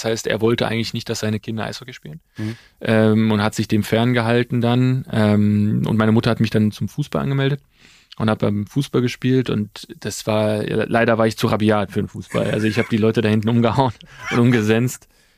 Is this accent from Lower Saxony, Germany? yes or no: no; Duisburg, North Rhine-Westphalia, Germany; born there; Nee, geboren Duisburg. Geboren Duisburg.